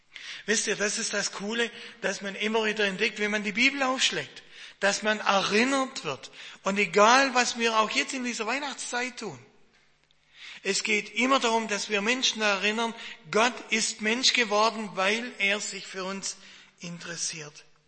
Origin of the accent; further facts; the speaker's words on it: Baden-Württemberg, Germany; now in Westerwald, Germany; Also ich bin ja, komme aus dem Schwarzwald und bin ein Schwabe.